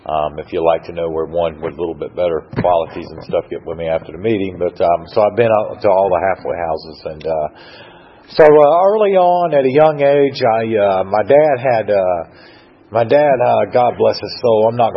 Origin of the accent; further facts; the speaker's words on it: Brunswick, Georgia, United States; So I'm originally from Glynn County, Brunswick, Georgia, and.